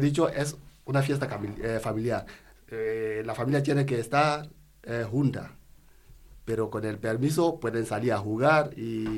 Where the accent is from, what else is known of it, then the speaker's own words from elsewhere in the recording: Cameroon; En mi pueblo, por ejemplo, no tenemos una parroquia.